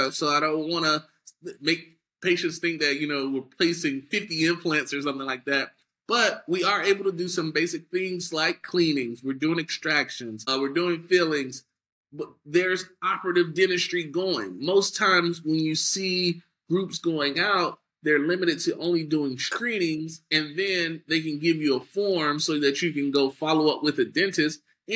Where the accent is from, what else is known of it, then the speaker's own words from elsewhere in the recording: Liberty City, Florida, United States; I'm born and raised in Liberty City, Florida. So I got to shout out my hood.